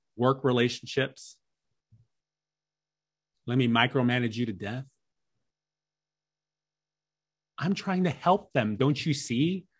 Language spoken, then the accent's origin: English; Chicago, Illinois, United States; I was living this amazing life for a young guy in my hometown of Chicago, but I had no idea because I was just getting by.